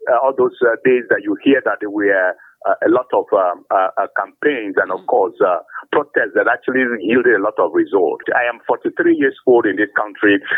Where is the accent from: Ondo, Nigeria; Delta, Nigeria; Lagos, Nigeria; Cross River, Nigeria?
Cross River, Nigeria; I am from Cross River State, and if I go to my village in Obaluku, where I come from